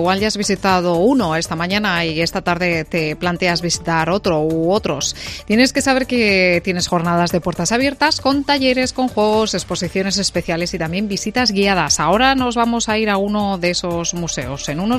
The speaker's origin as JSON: {"language": "Spanish", "town": "Salamanca", "region": "Castile and León", "country": "Spain", "said": "¿Qué tal somos los salmantinos"}